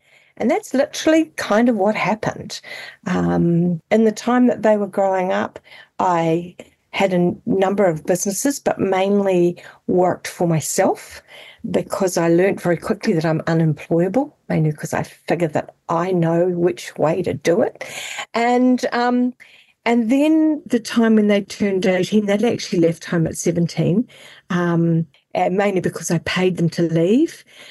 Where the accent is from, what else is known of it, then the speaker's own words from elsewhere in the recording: Whakatane, Bay of Plenty, New Zealand; born there; I was born in Whakatane.